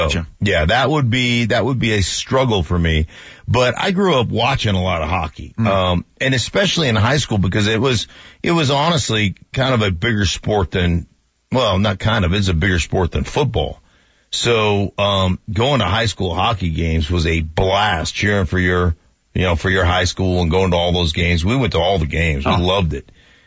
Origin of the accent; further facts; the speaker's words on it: Alaska, United States; I grew up in Alaska, so hockey was the, like, I didn't play.